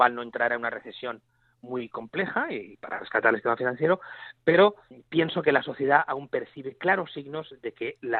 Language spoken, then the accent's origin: Spanish; Spain; como en mi país, ¿no? Como en España